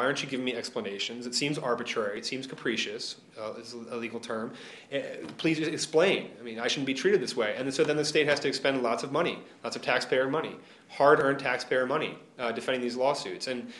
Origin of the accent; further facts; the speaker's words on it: Delaware, United States; I'm from Delaware, and so therefore when you meet someone else from Delaware, you say, where did you go to high school?